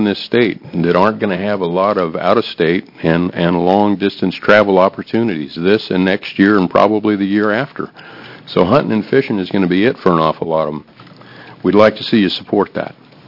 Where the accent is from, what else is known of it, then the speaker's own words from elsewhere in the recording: Sandy, Oregon, United States; I'm from Sandy, Oregon.